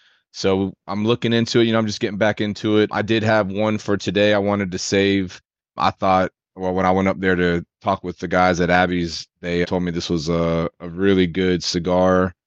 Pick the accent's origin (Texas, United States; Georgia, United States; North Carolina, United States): North Carolina, United States; from born and raised in North Carolina. Parents are from the North, came down in the 70s.